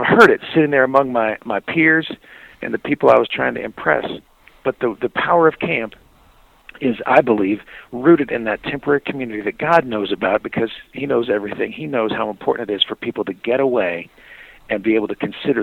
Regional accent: Washington, United States; Actually, I was raised in Washington State, and so there were transportation costs to get across the state and on a ferry boat

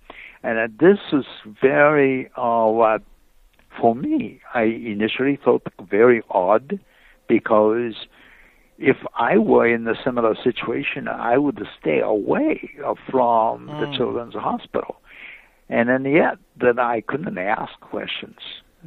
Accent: Japan; English is a second language; moved away as an adult; now in United States; but I am originally from Japan. And I have gone through medical school in Japan

